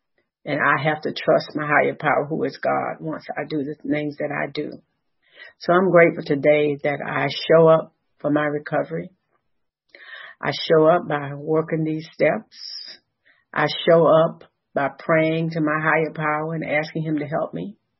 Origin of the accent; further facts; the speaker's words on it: Florida, United States; also born or lived in Georgia; I was from Florida, and Florida had a streetlight on every corner. But in Georgia, it's these hills and winding roads, and meetings were far out.